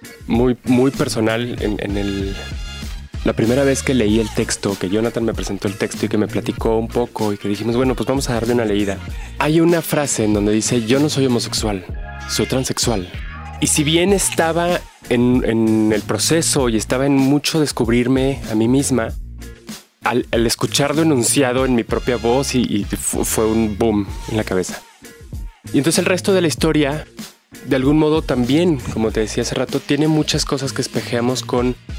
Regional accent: Monterrey, Nuevo León, Mexico; born there; now in Mexico City, Mexico; Nací en Monterrey.

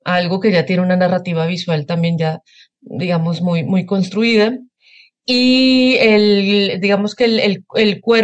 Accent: Colombia; now in Mexico; Yo soy colombiana. Ambos vivimos en México hace 12 años.

